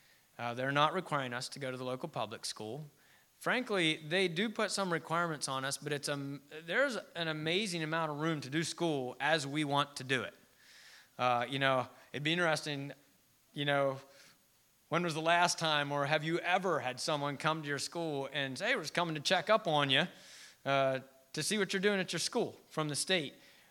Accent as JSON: {"language": "English", "town": "Chambersburg", "region": "Pennsylvania", "country": "United States", "tie": "born or raised there", "said": "The bishop in the church that I grew up in there in Chambersburg, Cumberland Valley Conference"}